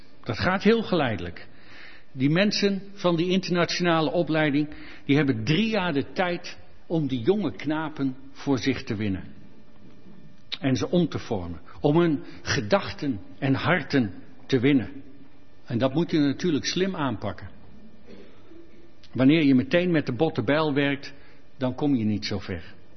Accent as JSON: {"language": "Dutch", "town": "Deventer", "region": "Overijssel", "country": "Netherlands", "tie": "born or raised there", "said": "Nou, ik kwam uit Deventer, dat was natuurlijk ook al heel wat. Een oude stad, het oudste stenen huis van Nederland staat in Deventer."}